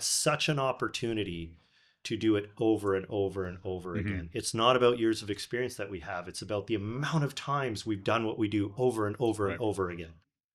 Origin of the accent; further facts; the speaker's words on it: North Shore, British Columbia, Canada; I grew up on the North Shore. I went to Western back east.